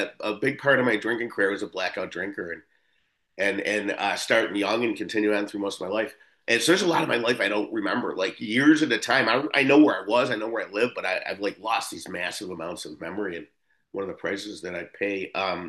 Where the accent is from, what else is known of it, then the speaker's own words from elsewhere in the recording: Buffalo, New York, United States; But so I grew up in South Buffalo, and you know, a heavy Irish Catholic.